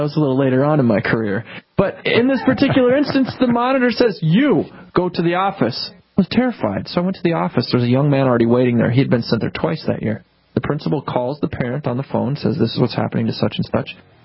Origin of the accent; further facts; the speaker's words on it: Bozeman, Montana, United States; I was born in Montana, Bozeman, and I went to school there.